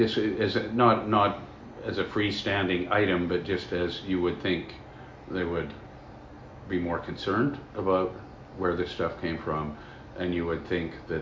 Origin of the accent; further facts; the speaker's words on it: India; also born or lived in United Kingdom; India and then in Britain.